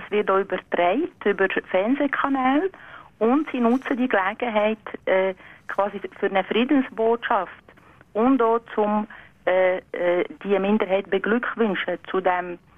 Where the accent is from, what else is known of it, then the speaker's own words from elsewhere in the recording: Grindelwald, Bern, Switzerland; ich bin als Kind in Grindelwald aufgewachsen und habe den Brauch eigentlich schon als Kind aufgenommen.